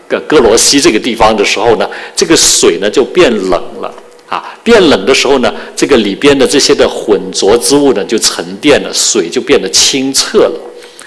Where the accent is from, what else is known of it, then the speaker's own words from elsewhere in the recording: Hong Kong; 大家知道这个我是从香港来的